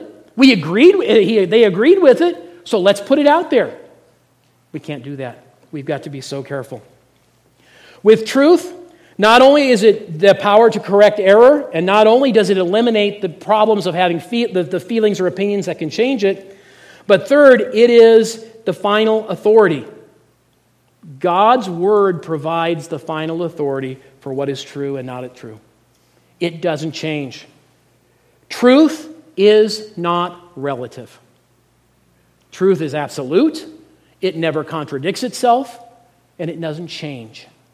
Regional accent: Gunnison, United States; When I was growing up in Gunnison, I had a really good friend

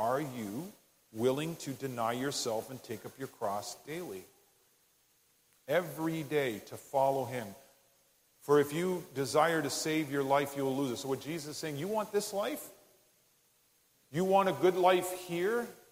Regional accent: Canada; Now, I have to laugh as a Canadian.

